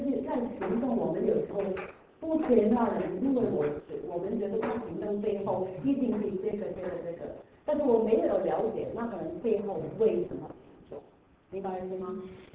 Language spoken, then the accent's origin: Chinese; China; 我们不是犹太人，对不对？我们是中国人，我们是基督徒。